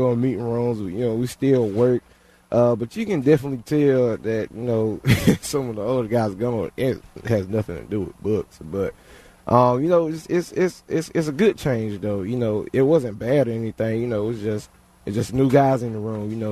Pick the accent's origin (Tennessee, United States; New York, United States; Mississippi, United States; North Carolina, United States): North Carolina, United States; Goldsboro; All right, so I'm from Goldsboro, North Carolina.